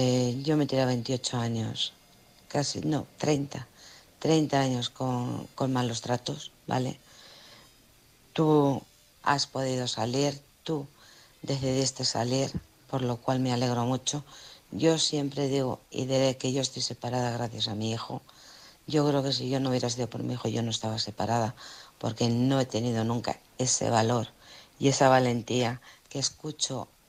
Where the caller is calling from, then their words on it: Alcorcón, Community of Madrid, Spain; de Alcorcón.